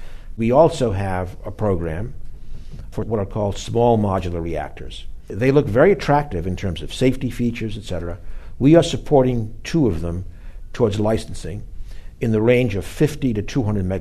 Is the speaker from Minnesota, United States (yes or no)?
no; Boston, Massachusetts, United States; And in a lot of cities, including my hometown, Boston, we have a lot of very, very old pipe.